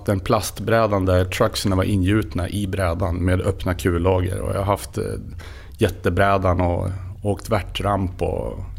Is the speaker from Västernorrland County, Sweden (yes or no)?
yes; Sundsvall, Västernorrland County, Sweden; Jag kommer ju här från Sundsvall och har mina rötter på Södermalm i Sundsvall.